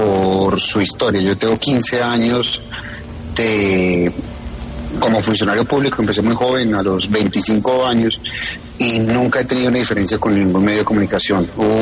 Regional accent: Medellín, Antioquia, Colombia; los dos somos de Medellín, los dos somos antioqueños

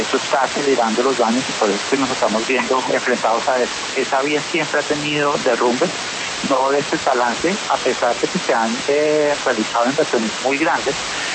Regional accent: Villavicencio, Meta, Colombia; born there; Yo nací en Villavicencio.

